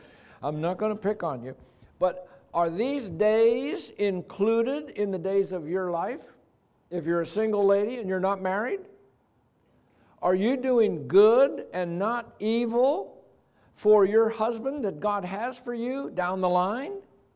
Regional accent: Texas, United States; And in Texas, Washington, we're from Texas, is looked at as liberal.

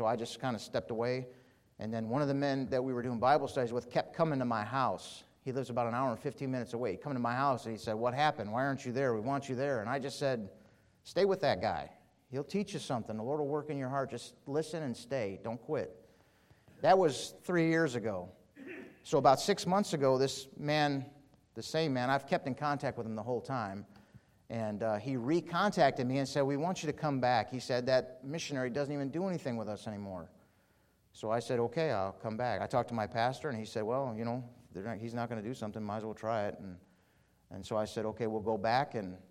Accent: Chicago, Illinois, United States; now in Michigan; I'm from the Chicago area. My wife's from the Detroit area. I met her when I moved to Michigan.

